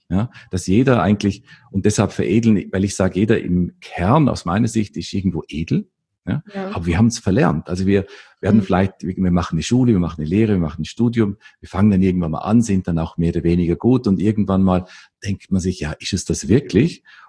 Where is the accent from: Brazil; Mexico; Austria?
Austria; Vorarlberg; man hört es wahrscheinlich nicht mehr ganz so gut. Ich komme aus Österreich, aus dem westlichen Teil von Österreich, aus einem bergigen Gebiet effektiv und aus dem Bregenzer Wald.